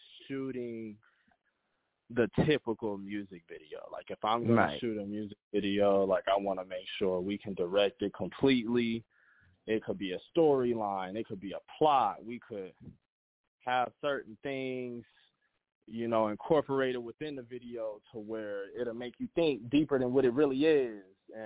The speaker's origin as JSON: {"language": "English", "region": "California", "country": "United States", "said": "I'm from the Inland Empire, California."}